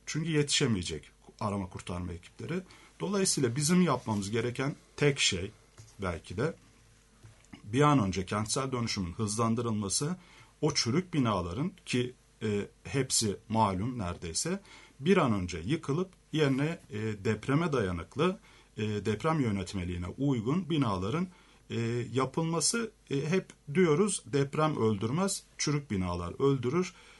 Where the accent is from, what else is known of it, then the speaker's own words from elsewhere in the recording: Harput, Elazığ, Turkey; Öncelikle ben Elazığlıyım aslen, Harputluyum.